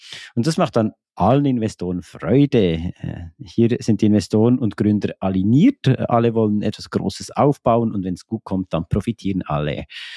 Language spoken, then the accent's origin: German; Gümligen, Bern, Switzerland; aktuell noch in Gümligen bei Bern. Das finde ich natürlich super. In eine Produktionsfirma am Ort, wo ich aufgewachsen bin.